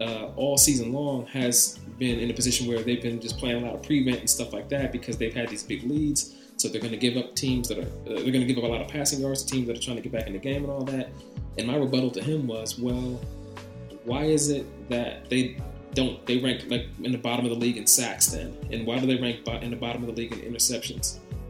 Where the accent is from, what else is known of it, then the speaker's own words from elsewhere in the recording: Ohio, United States; I'm from Ohio. I'm a Buckeye fan.